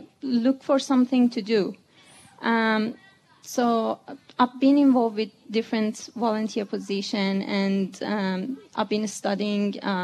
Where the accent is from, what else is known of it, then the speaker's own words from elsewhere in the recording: Iran; now in Australia; I came from Iran, and because my family were involved with political action against the government, we had to leave the country and come to Australia.